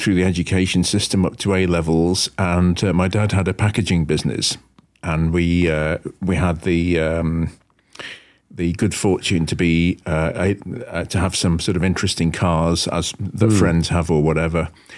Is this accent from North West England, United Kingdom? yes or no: yes; Wallasey, North West England, United Kingdom; when I was 21, I actually left and set up on my own in Wallasey, my hometown, doing esoteric cars.